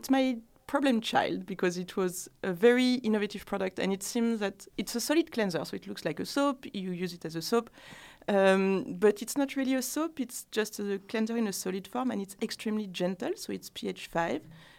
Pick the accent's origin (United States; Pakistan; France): France; accent: French; English is a second language; moved away as an adult; now in London, United Kingdom; So my accent must have been even stronger when I arrived. But it's in, I've been told that the more confidence I take in myself, the stronger my accent is becoming.